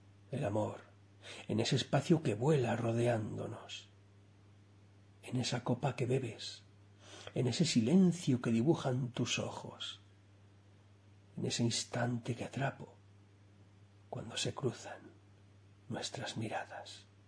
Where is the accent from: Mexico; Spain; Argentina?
Spain; Alpera, Castilla-La Mancha; Alpera es mi pueblo de la infancia, mi madre es de Alpera, mis abuelos maternos son de allí. Mis abuelos se vinieron en los años 60